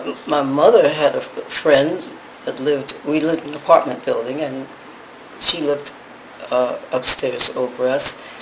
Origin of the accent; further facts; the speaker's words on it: New York City, New York, United States; born there; Yeah, I was born in Harlem.